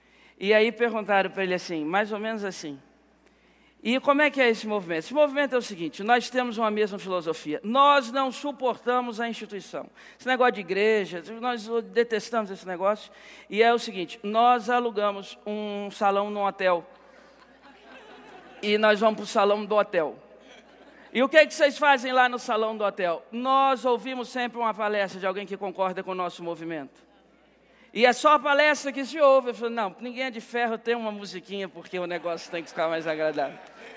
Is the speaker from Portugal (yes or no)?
no; Guarapari, Espírito Santo, Brazil; É porque eu sou de Guarapari.